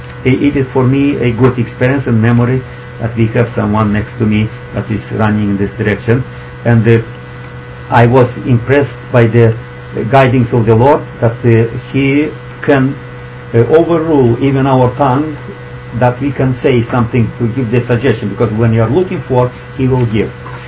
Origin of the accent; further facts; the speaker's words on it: United States; because they knew that I am from the United States and I represented them all without discrimination